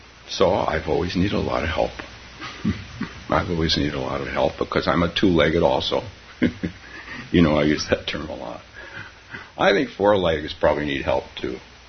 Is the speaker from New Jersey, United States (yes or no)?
no; San Francisco, California, United States; My home, San Francisco, Palo Alto. That's still my home. I've been gone for 45 years, still my home.